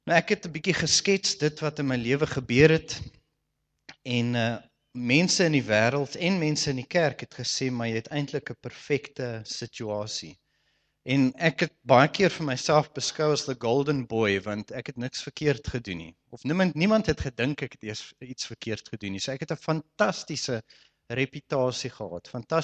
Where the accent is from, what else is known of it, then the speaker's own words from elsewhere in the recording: Stellenbosch, Western Cape, South Africa; ek in Stellenbosch groot geword, so alkohol was altyd 'n ding wat baie vrylik beskikbaar was en sosiaal aanvaarbaar was